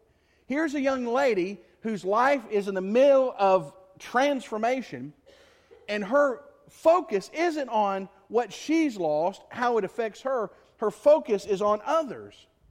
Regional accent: Greenville, United States; and I certainly can't bat 1,000 with my hometown Greenville

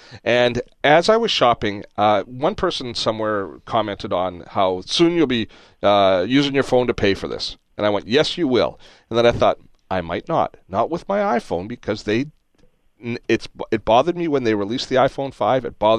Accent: Canada; I just think, as a Canadian, you know, we've been there before, haven't we?

